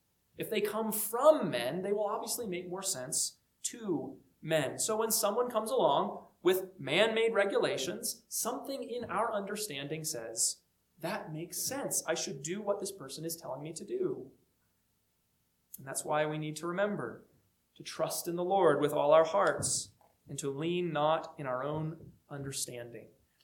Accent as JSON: {"language": "English", "region": "Pennsylvania", "country": "United States", "tie": "born or raised there", "said": "I have always been thankful that I grew up around the Amish in Pennsylvania"}